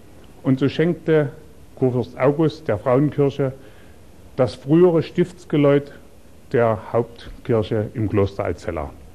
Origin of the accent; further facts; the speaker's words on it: Dresden, Saxony, Germany; Ich bin gebürtiger Dresdner und habe die Zerstörung meiner Vaterstadt selbst als kleines Kind miterlebt.